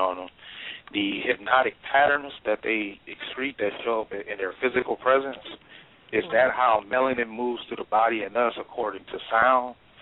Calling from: Milwaukee, Wisconsin, United States; I'm calling from Milwaukee, Wisconsin.

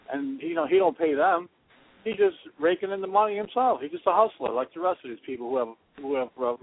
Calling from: Iowa, United States; I'm calling you from Iowa, going back to Chicago.

